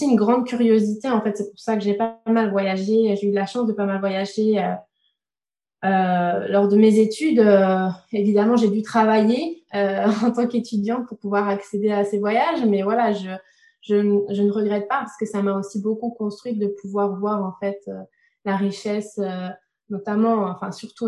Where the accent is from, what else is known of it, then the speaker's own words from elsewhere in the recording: Angers, Pays de la Loire, France; je viens d'Angers, d'une famille catholique. J'ai d'ailleurs fait mes études dans des écoles catholiques.